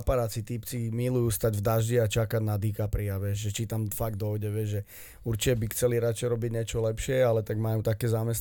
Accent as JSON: {"language": "Slovak", "town": "Spišské Tomášovce", "region": "Košice Region", "country": "Slovakia", "tie": "born or raised there", "said": "Som zo Spišských Tomášovec. Tam som prežil prvých 12 rokov života."}